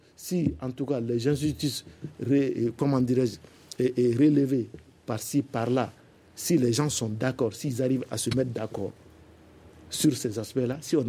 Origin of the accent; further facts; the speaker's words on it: Mali; Nous sommes tous des Maliens.